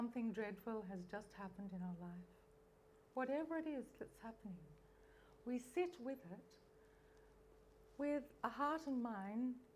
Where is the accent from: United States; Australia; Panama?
Australia; I'm from Australia.